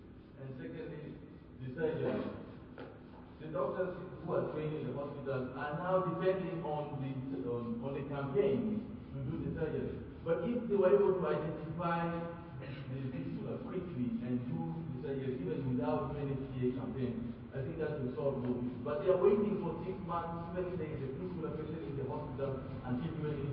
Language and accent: English; South Sudan; I'm from South Sudan.